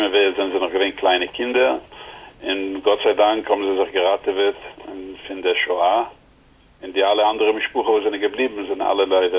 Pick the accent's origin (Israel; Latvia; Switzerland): Israel; Jerusalem, Jerusalem District; German is a second language; ich bin geboren in Jerusalem. Mein Vater ist schon geboren in Jerusalem. Meine Mutter kommt von Zfat. Sie war schon der 8. Generation in Zfat. Ich bin der 9. Generation.